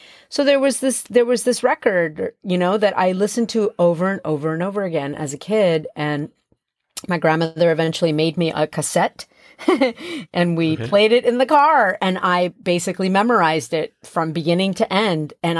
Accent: Venezuela; English is a second language; I grew up in Venezuela I was born in 71. I just turned 50.

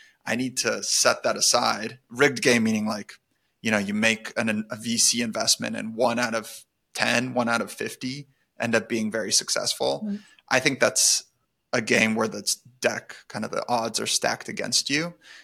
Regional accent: San Francisco, California, United States; I grew up in San Francisco, so I was surrounded by tech startups. That's all I knew.

